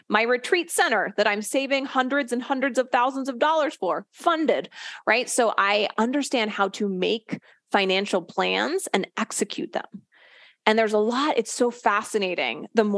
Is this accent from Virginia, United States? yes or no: no; Philadelphia, Pennsylvania, United States; also born or lived in San Francisco; I grew up in the Philadelphia area on the East Coast, and then I lived in San Francisco for quite a while.